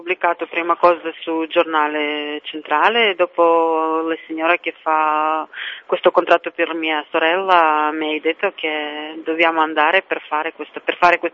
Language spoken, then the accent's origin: Italian; Chișinău, Moldova; io vengo da Chișinău, Moldavia, Chișinău.